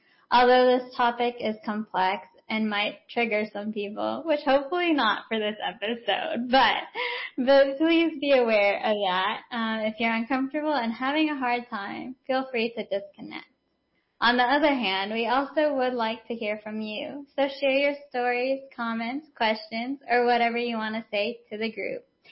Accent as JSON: {"language": "English", "country": "United States", "lives_now": "Barbados", "said": "from the United States, currently serving in Barbados."}